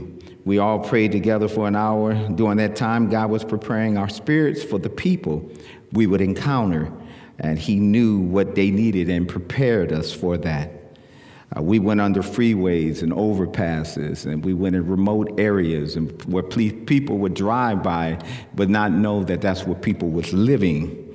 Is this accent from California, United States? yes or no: yes; Oakland, California, United States; Allen Temple Baptist Church, which is the church that I grew up in Oakland.